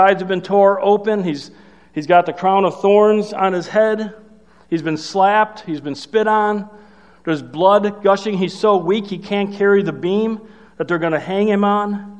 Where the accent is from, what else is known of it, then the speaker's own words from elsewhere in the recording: Chicago, Illinois, United States; You know, when I was growing up in Chicago, I went down to a Bears game